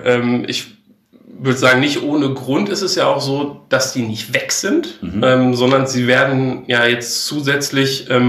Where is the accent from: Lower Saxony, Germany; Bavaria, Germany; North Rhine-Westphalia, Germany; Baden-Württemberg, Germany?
North Rhine-Westphalia, Germany; Enger; 39 Jahre. Ich komme gebürtig aus Herford, beziehungsweise genauer Enger. Bin ich aufgewachsen und habe dann natürlich auch eine gewisse Zeit in Bielefeld verbracht.